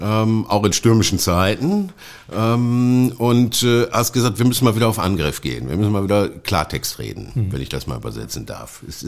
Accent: North Rhine-Westphalia, Germany; ich komme aus dem Ruhrgebiet

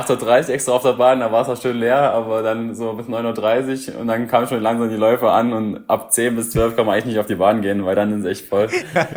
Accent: Leipzig, Saxony, Germany; ich komme aus Leipzig

